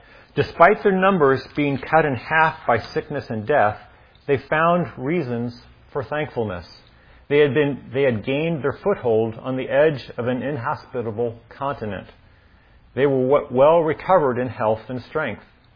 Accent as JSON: {"language": "English", "region": "Arizona", "country": "United States", "tie": "born or raised there", "lives_now": "California, United States", "said": "Again, I grew up in Arizona and moved here to California"}